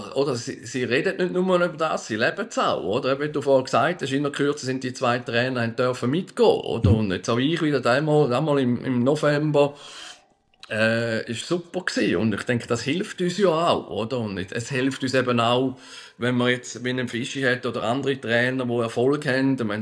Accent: Switzerland; wir sind Schweizer und wir bleiben Schweizer, oder?

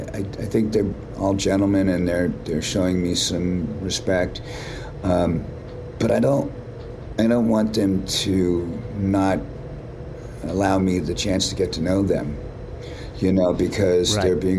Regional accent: Huntington Beach, California, United States; we're two guys from Huntington Beach that got really blessed.

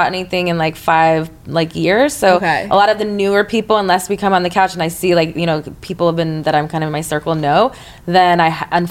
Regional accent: Texas, United States; In my town, I'm from Texas, and like, nobody knew a porn star

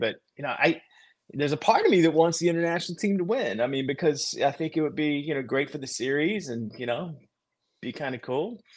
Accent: North Carolina, United States; U.S. Open's in my home state. I'm looking forward to going to Pinehurst, so that'll be fun.

